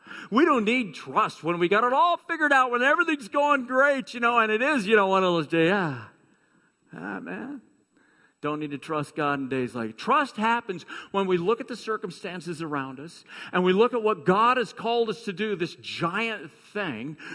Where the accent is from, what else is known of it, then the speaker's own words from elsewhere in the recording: Iowa, United States; growing up in Iowa was just, it was, you know, I look back, it was a fantastic way for me to grow up, really.